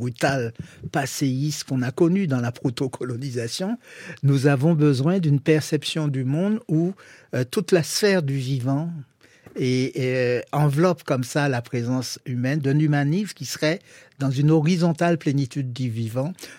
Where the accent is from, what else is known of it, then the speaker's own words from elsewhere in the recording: Martinique, France; Moi, je suis martiniquais